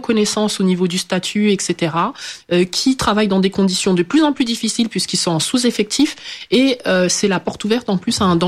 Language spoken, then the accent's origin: French; Champigny-sur-Marne, Île-de-France, France; mon enfance à Champigny. C'est une enfance où on a eu accès à beaucoup d'activités.